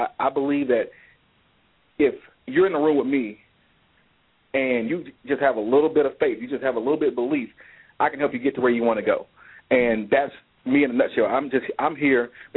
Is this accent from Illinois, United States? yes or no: no; Detroit, Michigan, United States; I'm, as Billy said, I'm from Detroit, Michigan.